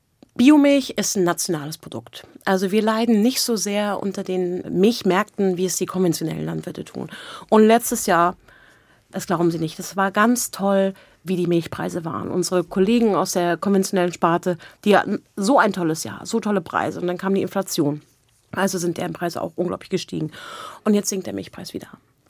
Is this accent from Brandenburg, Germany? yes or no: yes; Brandenburg, Germany; wir kommen aus der Uckermark, aus dem Osten